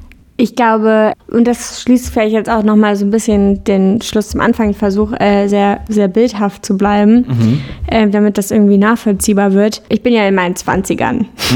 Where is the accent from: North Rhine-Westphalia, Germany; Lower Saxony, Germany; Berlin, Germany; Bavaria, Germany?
North Rhine-Westphalia, Germany; Cologne; Ich bin in Köln aufgewachsen, in der Stadt, in der wir jetzt beide auch wohnen. Und bin irgendwann nach Wien für eine kurze Zeit und dann nach Hamburg für geplant eine lange Zeit.